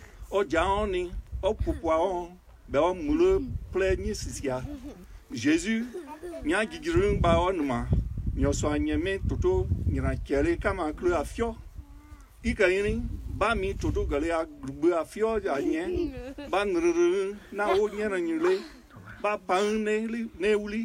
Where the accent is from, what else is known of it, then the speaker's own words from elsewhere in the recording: Liberia; moved away as an adult; I was born in Liberia to missionary parents. My father was a Bible translator in the Lutheran Church. I spent my first 18 years in Liberia growing up, and then came to the University of Idaho in 1978 for college.